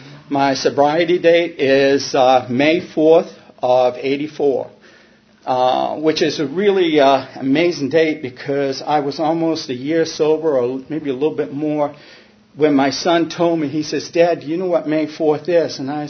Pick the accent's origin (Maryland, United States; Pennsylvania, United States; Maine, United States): Maine, United States; Hancock; I am an alcoholic. I am originally from Hancock, Maine, which is right on the mainland of Bar Harbor. Bar Harbor was my stomping grounds along with Bangor.